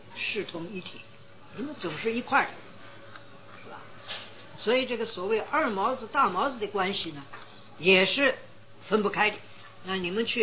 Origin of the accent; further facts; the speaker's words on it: China; 所以呢这个呢给我们中国老百姓啊留下一个很坏的印象